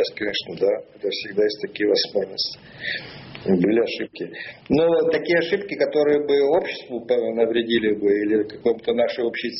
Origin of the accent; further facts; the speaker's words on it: Sukhumi, Abkhazia, Georgia; Но я так вырос в городе, в Сухум, где всякое было.